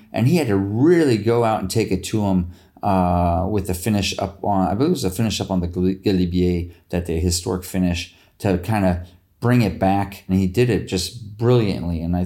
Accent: United States; And that was pretty special for me as an American.

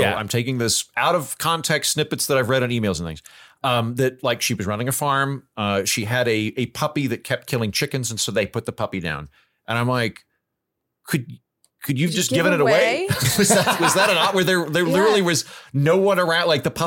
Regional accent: Oklahoma, United States; so in my lifetime growing up in Oklahoma, in my family dog, when I was a kid, dogs lived outside.

